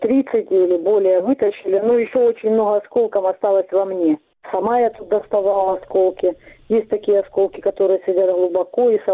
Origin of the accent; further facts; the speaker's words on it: Donetsk, Donetsk Oblast, Ukraine; Когда случилась российская агрессия, пришла война в мой родной город, в мой дом.